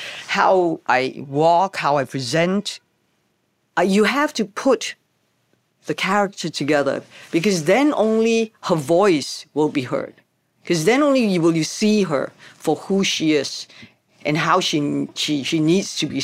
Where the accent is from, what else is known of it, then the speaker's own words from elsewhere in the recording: Hong Kong; we come from Hong Kong